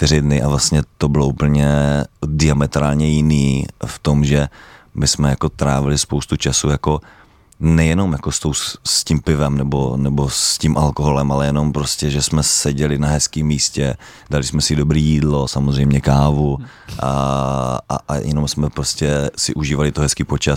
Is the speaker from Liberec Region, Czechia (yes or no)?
yes; Liberec, Liberec Region, Czechia; co jsme vlastně dělali v Liberci, akorát u nás v Liberci s kytaru jsme většinou ty